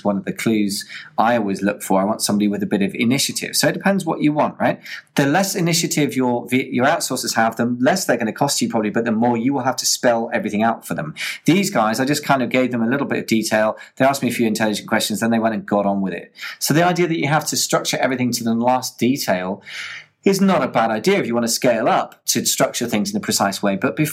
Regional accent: United Kingdom; To me, as a British person, I find that accent quite hard to understand.

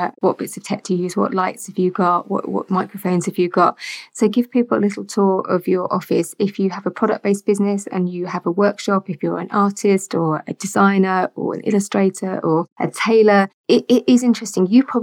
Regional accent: United Kingdom; But being very British and polite, I struggle a little bit with it

